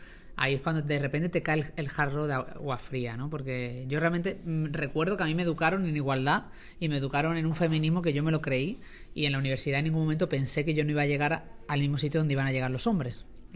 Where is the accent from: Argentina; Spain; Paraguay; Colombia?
Spain; Málaga, Andalusia; Nací en Málaga y me crié en Málaga.